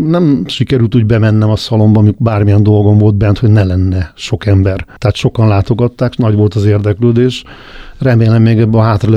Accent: Budapest, Hungary; a Városligetben nőttem föl

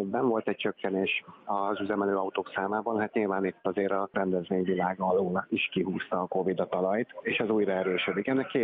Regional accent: Budapest, Hungary; én budapesti vagyok

